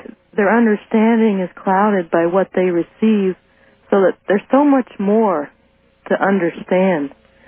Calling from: Los Angeles, California, United States; Yes, I'm calling from Los Angeles.

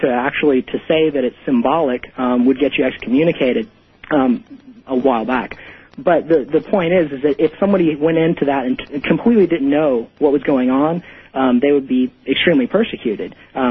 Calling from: Houston, Texas, United States; I'm calling from Houston.

